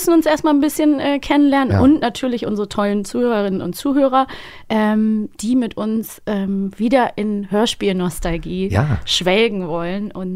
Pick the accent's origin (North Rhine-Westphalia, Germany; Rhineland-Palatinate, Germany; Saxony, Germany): North Rhine-Westphalia, Germany; Cologne; in Köln, wo ich herkomme.